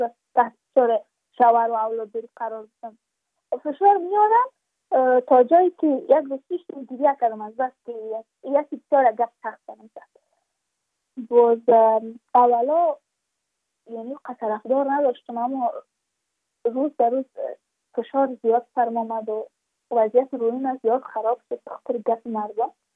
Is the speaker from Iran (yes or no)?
no; Badakhshan, Afghanistan; چون ما از بدخشان هستیم، یعنی منطقای دور دستش